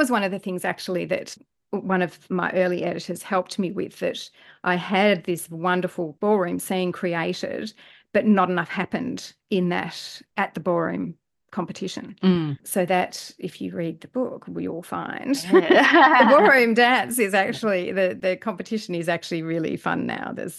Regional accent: Australia; now in United States; because I'm an Australian writing in America

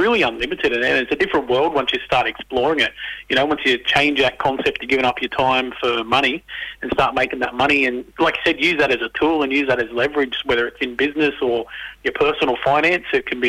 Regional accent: Tamworth, New South Wales, Australia; I grew up in Tamworth, country music capital, so I was listening to the music on here a bit earlier.

